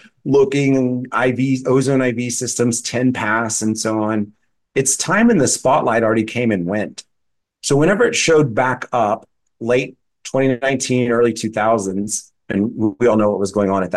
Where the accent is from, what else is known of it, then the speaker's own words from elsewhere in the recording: Texas, United States; As a Texan who lives in the desert, I was like, wow, that's kind of, you know, there's a lot of resiliency in the moss there.